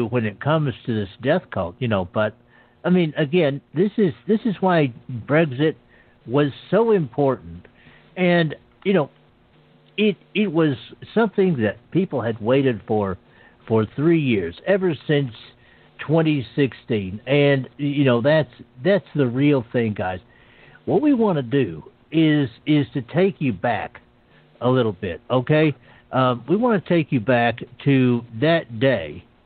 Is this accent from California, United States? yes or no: no; Texas, United States; Jeff grew up in South London. I grew up in Texas.